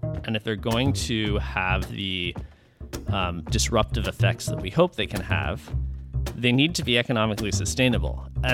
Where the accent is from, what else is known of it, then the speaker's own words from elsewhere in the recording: Weston, Massachusetts, United States; also born or lived in New York / San Francisco; I did. I grew up in Weston, lived in Boston for 10 years at least, maybe 15, and spent probably a decade in New York and San Francisco in between.